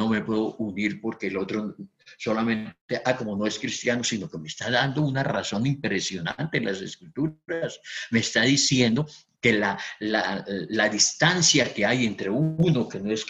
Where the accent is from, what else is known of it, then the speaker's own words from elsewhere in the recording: Pamplona, Norte de Santander, Colombia; Me fui para Pamplona, para mi ciudad natal, y allí me involucré